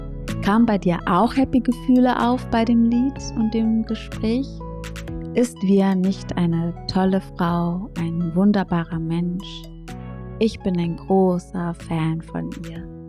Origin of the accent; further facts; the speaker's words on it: Eritrea; first language Tigrinya; German is a second language; ist Tigrinya, meine Muttersprache aus Eritrea, und bedeutet Vertrauen.